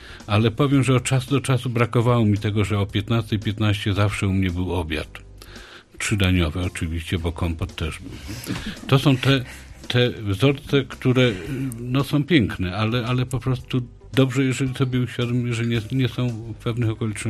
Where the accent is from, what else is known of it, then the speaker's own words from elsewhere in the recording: Silesian Voivodeship, Poland; Ja pochodzę z Górnego Śląska, z rodziny górniczej, gdzie matki, czyli moja mama też, nigdy nie pracowały.